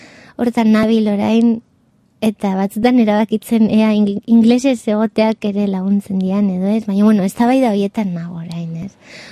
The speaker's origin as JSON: {"language": "Basque", "region": "Basque Country", "country": "Spain", "lives_now": "Bilbao, Spain", "said": "29 urte dauzkat, eta gipuzkoarra naiz, Bilbon bizi naiz duela 6 urtetatik, duela 6 urte Bilbon bizi naizela"}